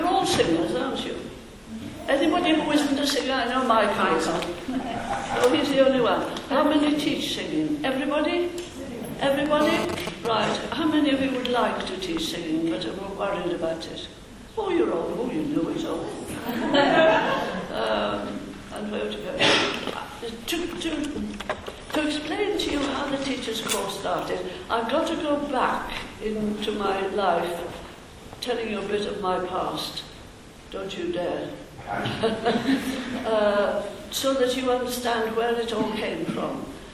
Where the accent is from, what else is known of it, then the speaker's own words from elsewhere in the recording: Wales, United Kingdom; So as a Welshman, what was I going to do? So I went to Wales